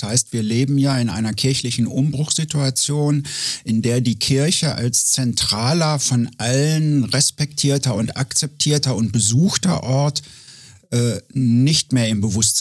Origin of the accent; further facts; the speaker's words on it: Hildesheim, Lower Saxony, Germany; born there; now in Hannover, Germany; Weil ich bin in Hildesheim geboren, das ist 30 Kilometer von Hannover